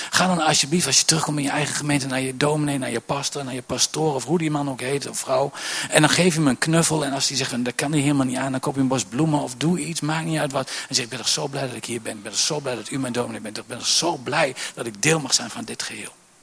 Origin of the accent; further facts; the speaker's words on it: Gelderland, Netherlands; Ik kom hier uit de Achterhoek.